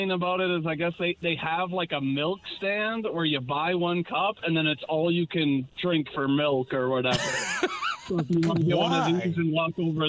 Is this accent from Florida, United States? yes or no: no; Minnesota, United States; I'm from Minnesota, and I'm going back to Minnesota to visit the mom, the 2 younger brothers